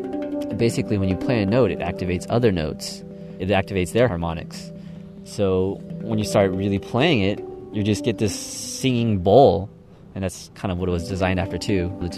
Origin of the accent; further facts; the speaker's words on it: El Sobrante, California, United States; I'm from El Sobrano, California.